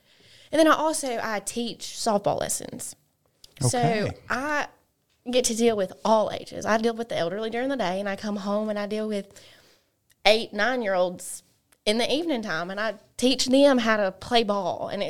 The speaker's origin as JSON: {"language": "English", "town": "Sylacauga", "region": "Alabama", "country": "United States", "tie": "born or raised there", "said": "And I was born and raised here in Sylacauga."}